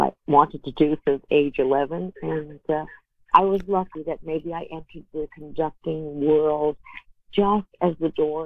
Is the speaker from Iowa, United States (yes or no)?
no; New York City, New York, United States; I grew up in New York City, and we went to concerts a lot.